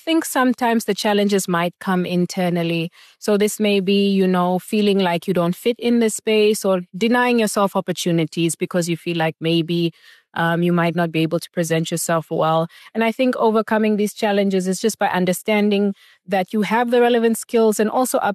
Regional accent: Windhoek, Khomas, Namibia; I am a young person. I'm from Namibia, born and raised here in Windhoek. I went to school here. I went to university here

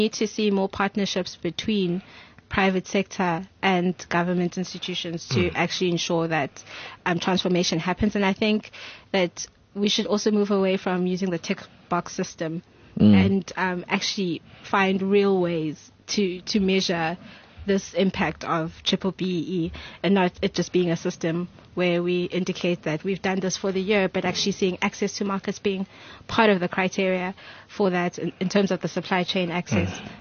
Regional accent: South Africa; I grew up in South Africa.

